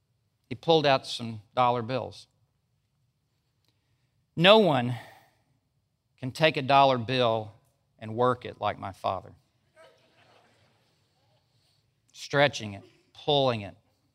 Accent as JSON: {"language": "English", "town": "Memphis", "region": "Tennessee", "country": "United States", "tie": "born or raised there", "said": "I remember when I went off to college, I grew up in Memphis, Tennessee. I went to college at Texas Tech University"}